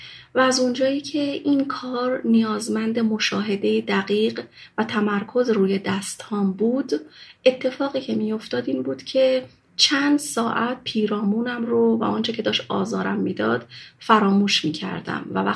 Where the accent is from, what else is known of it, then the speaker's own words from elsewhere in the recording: Shiraz, Fars, Iran; moved away as an adult; now in Mashhad, Iran; از شهر خودم شیراز، جایی که توش به دنیا اومده بودم و بزرگ شده بودم، مهاجرت کنم به مشهد. وقتی اومدم مشهد 30 ساله بودم